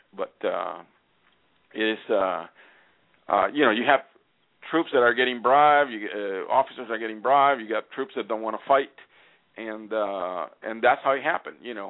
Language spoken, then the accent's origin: English; Cuba; But many of them, like when the troops of Che and Camilo and Jaime Vega passed nearby my hometown in east central Cuba, the troops remained in the garrisons.